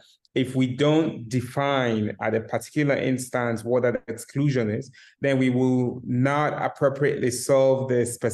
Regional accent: Sierra Leone; I was amused that he knew my accent and could tell that I was from West Africa and Sierra Leone.

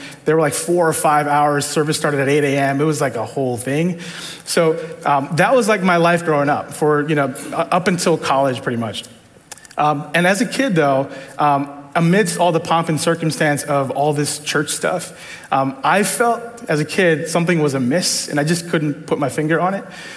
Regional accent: New York, United States; born there; I was born in New York, two immigrants. My parents came in the 70s and 80s. I'm considered a second generation immigrant.

